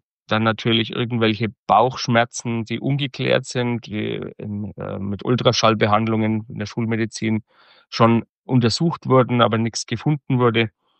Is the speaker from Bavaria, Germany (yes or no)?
yes; Iphofen, Bavaria, Germany; ich komme aus dem Raum Würzburg, aus Iphofen, bin verheiratet, habe zwei Kinder, die sind 17 und 18 Jahre alt.